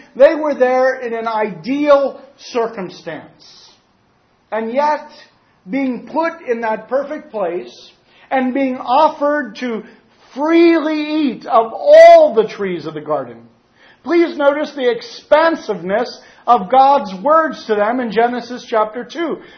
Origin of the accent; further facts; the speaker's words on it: Reading, Pennsylvania, United States; I say, Reading, Pennsylvania. I don't know where that is, they say. Well, it's near Lancaster.